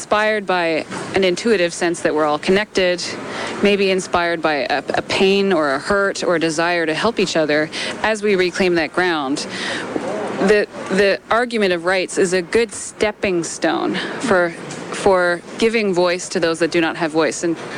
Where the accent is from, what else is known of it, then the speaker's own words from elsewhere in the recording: Canada; I'm Canadian